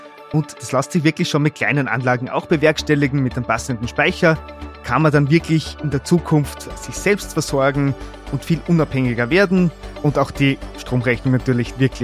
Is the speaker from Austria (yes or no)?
yes; Styria, Austria; moved away as an adult; now in Vienna, Austria; Also ich bin ein Steirer, der vor 15 Jahren nach Wien gekommen ist zum Studieren.